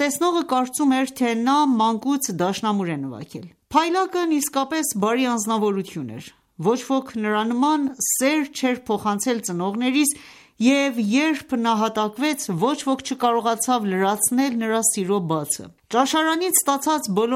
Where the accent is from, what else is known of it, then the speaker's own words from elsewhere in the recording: Peria, Isfahan, Iran; also born or lived in Tehran; Բոլորս ծնվել ենք Սպահանի Փերիա գավառում, ապրել ենք այնտեղ։ Հեղափոխությունից մի քանի տարի առաջ Թեհրան ենք եկել։